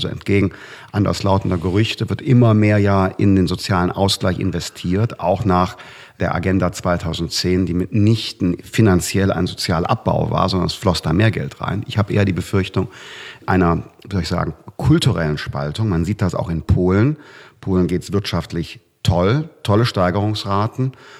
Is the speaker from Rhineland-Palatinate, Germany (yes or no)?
no; North Rhine-Westphalia, Germany; In meinem Heimatland Nordrhein-Westfalen ist die Durchfallquote viel geringer als in MacPom